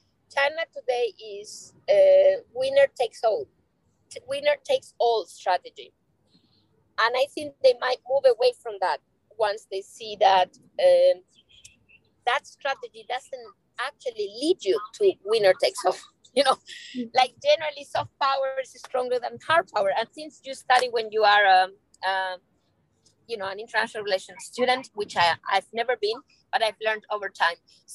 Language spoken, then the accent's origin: English; Spain; every country, including mine, which I'm from Spain, I still remember the boom years